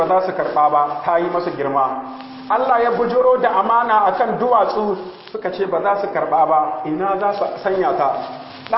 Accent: Niger; اللهم احفظ بلادنا النيجر واجعله آمنا مطمئنا سخاء رخاء وسائر بلاد المسلمين

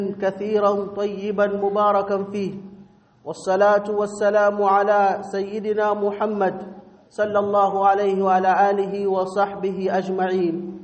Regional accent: Niger; اللهم احفظ بلادنا النيجر وسائر بلاد المسلمين من الفتن والمحن

